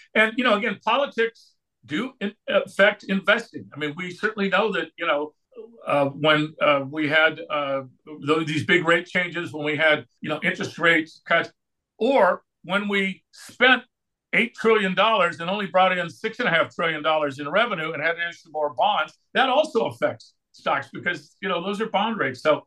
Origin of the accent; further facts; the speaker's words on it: California, United States; I grew up in Southern California.